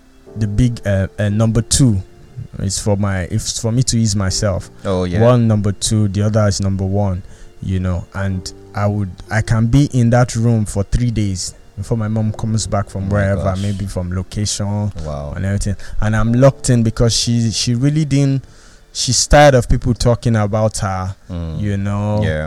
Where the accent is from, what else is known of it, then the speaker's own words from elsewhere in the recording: Lagos, Nigeria; also born or lived in Aba; I had moved from Aba because I was born in Aba.